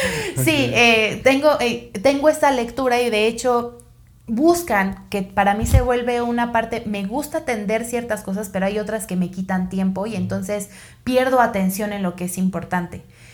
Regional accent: Mexico; Yo sí creo que la pandemia nos vino a dar una calidad de vida que no esperábamos como mexicanos y viviendo en la ciudad que podíamos percibir.

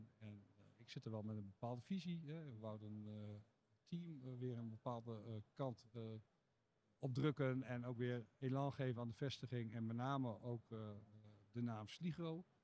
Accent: Roden, Drenthe, Netherlands; also born or lived in Almere / Zwolle; En in Roden opgegroeid.

